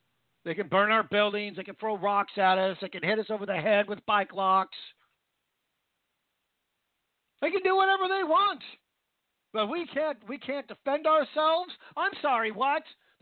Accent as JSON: {"language": "English", "town": "Vancouver", "region": "Washington", "country": "United States", "tie": "born or raised there", "said": "I grew up in Vancouver, Washington, and Portland always hated it."}